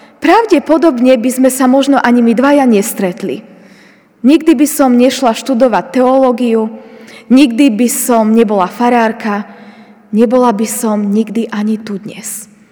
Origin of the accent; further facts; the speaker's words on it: Michalovce, Košice Region, Slovakia; Keď sme boli pred rokom v takomto jesennom období v Michalovciach, v mojom rodnom meste